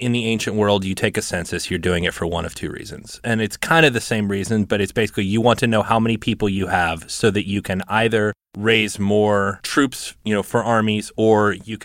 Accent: Oklahoma City, Oklahoma, United States; also born or lived in Portales, New Mexico; now in Cincinnati, United States; I live in Cincinnati, Ohio now. I grew up in Oklahoma City, but I was actually born in New Mexico.

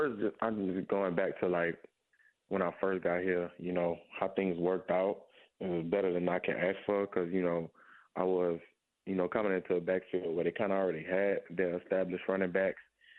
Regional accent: Baton Rouge, Louisiana, United States; just because I'm from Baton Rouge that I jumped. But, I've been here my whole life

